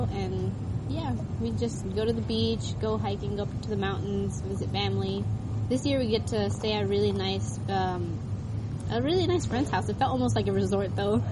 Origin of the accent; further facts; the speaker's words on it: Jamaica, Iowa, United States; I'm from Jamaica, Iowa.